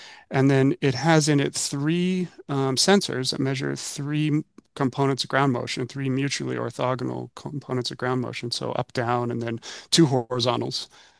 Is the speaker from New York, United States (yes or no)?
no; Tucson, Arizona, United States; I was visiting family in Tucson. I'm originally from Tucson.